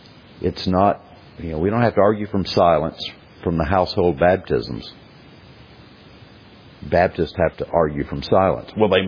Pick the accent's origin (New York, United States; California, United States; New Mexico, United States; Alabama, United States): Alabama, United States; Gadsden; I grew up in Gadsden, Alabama. I didn't know any Presbyterians. Never met a Presbyterian.